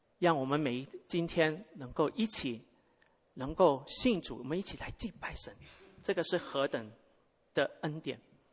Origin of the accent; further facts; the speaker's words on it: Hong Kong; 我一年级的时候，我是从香港长大，我一年级的时候开始学英文哈